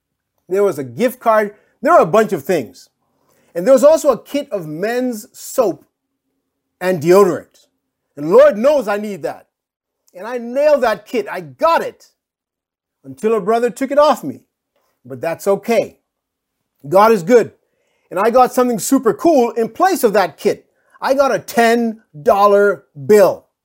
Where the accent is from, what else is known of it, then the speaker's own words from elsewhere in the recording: Manhattan, New York, United States; born there; also born or lived in Brooklyn / Kenya / Ethiopia / Rwanda; now in Bayonne, United States; I was born in Manhattan and baptized in Brooklyn as a teenager.